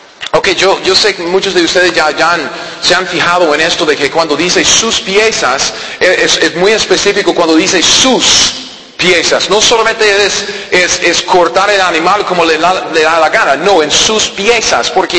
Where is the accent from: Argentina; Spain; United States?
United States; Spanish is a second language; yo tuve que buscar la definición, que soy gringo, aunque sí, no parezco.